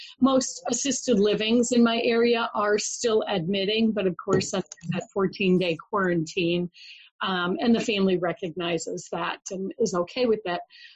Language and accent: English; Appleton, Wisconsin, United States; from Appleton, Wisconsin.